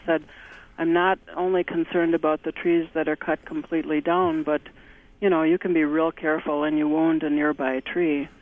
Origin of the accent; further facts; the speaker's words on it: Grand Marsh, Wisconsin, United States; Grand Marsh, and we're not hooked up online.